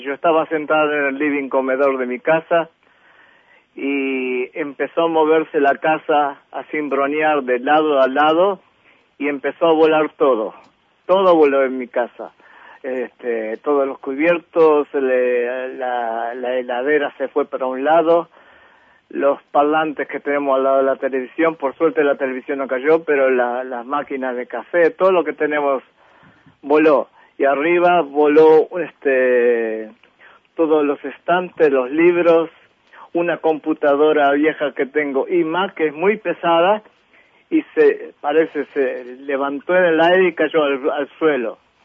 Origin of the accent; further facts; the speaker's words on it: Uruguay; now in Israel; Yo me fui del Uruguay en 1970. Ajá. El 11 de julio de 1970 emigré a Israel.